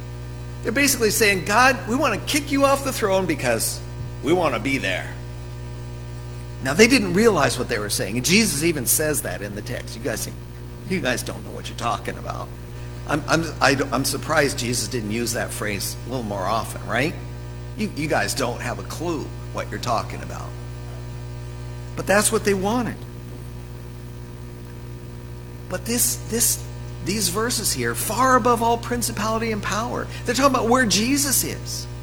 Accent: Denver, Colorado, United States; also born or lived in Beulah, United States / Medicine Lake, United States; I grew up in Denver, Colorado, and I served a church in Beulah, North Dakota for 20 years. I served a church in Medicine Lake, Montana for 4 years, 400 people.

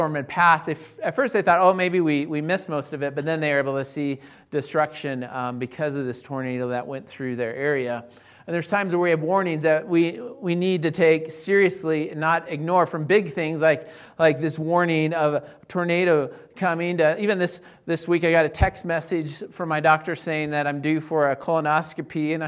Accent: Illinois, United States; now in Loveland, United States; I don't have a lot in Loveland, but growing up in Will County, so I'm like, we'd often have these.

